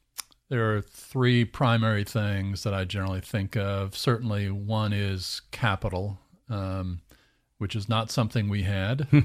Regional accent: Orlando, Florida, United States; I'm from Orlando, and I'm a real estate developer

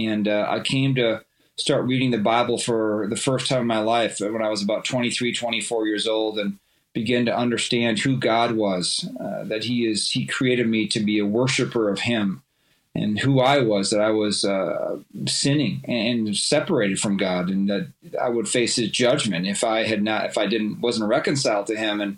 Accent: Minnesota, United States; Yeah, well, I live in Minnesota, first of all. I was born and raised here in the West Metro of the Twin Cities.

